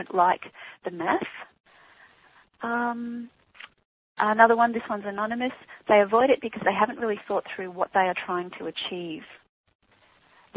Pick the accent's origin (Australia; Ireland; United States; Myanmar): Australia; Brisbane, Queensland; Neil in Brisbane. Hi, finally we have somebody in my hometown.